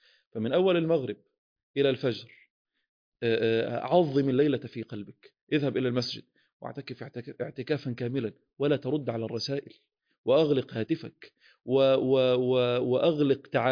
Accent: Egypt; كما نقول عندنا في مصر

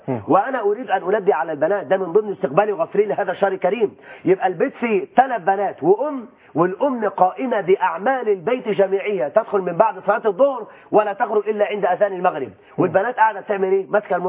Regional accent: Mit Swed, Dakahlia, Egypt; وانا طفل صغير وانا في قريتي قريه ميت سويد،

